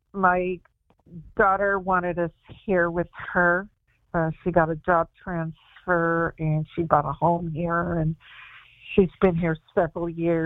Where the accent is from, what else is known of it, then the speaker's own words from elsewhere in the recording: New York, United States; born there; But Mom, I'm an American. I was born in New York. I hardly know how to speak Spanish.